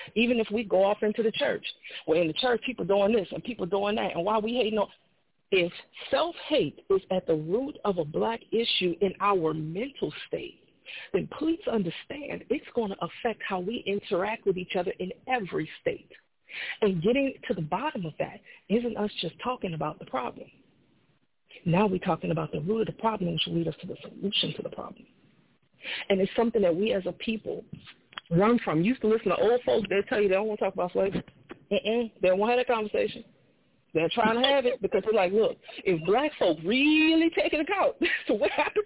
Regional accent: New Orleans, Louisiana, United States; I'm from New Orleans. I see the same thing Stacey states. I come from a city that was named the nation's murder capital. I am 41 years old.

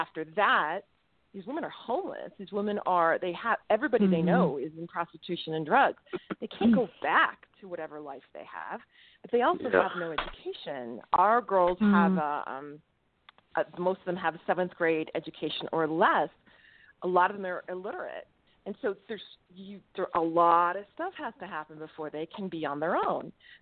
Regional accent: New Mexico, United States; I'm from New Mexico, so I have to say that.

